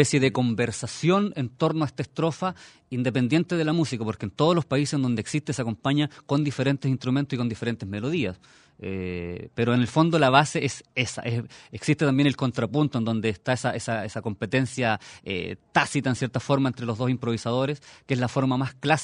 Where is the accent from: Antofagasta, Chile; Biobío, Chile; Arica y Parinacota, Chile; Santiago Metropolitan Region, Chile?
Santiago Metropolitan Region, Chile; Santiago; now in Casablanca, Chile; Sí, yo soy de Santiago, por ahí he recorrido algunos lugares.